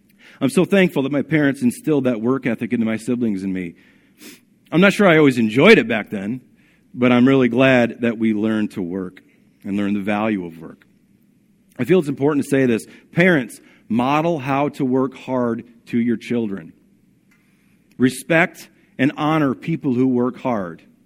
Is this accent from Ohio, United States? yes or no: no; New York, United States; Growing up in the Adirondacks, we had a fire going for a good portion of the year.